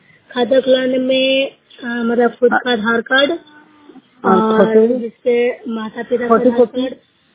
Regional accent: Bihar, India; ग्राम बारह का यामा, जिला नालंदा की निवासी हूँ।

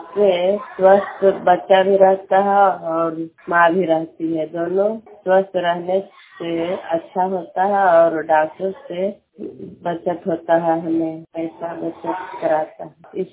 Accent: Balaur, Bihar, India; मैं बलौर के रहने वाली हूँ। नादीगंज प्रखंड है, नवादा डिस्ट्रिक्ट के रहने वाली हूँ।

